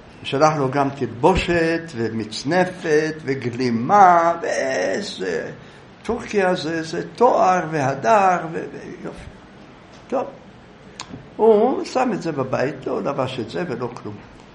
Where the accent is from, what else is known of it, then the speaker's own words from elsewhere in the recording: Jerusalem, Jerusalem District, Israel; אני הייתי ילד, גדלתי שם